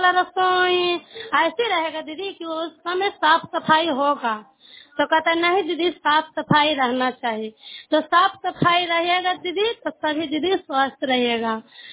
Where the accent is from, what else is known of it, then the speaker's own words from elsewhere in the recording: Chanaura, Bihar, India; चनौरा चनौरा के रहने वाली हूँ।